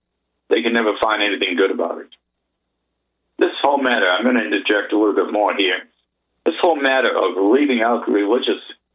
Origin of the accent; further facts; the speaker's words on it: Massachusetts, United States; When I was in school, I knew that the pilgrims came to my home state of Massachusetts to seek religious freedom.